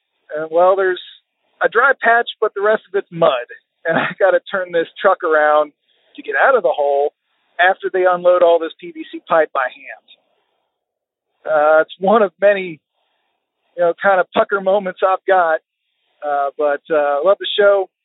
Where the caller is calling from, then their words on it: Austin, Texas, United States; Hey, Tony and Brian … I'm calling from Austin, Texas.